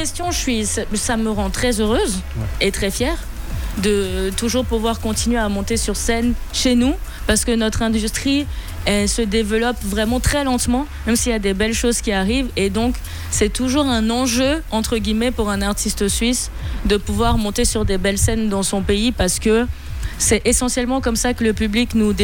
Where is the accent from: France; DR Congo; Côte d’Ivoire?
Côte d’Ivoire; Parce que quand j'étais petite, dans mon enfance, même quand j'ai grandi, j'étais en Côte d'Ivoire